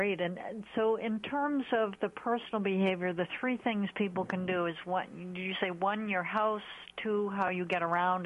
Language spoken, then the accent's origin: English; New England, United States; And as I'm from New England, and we're very big on being careful and not wasting.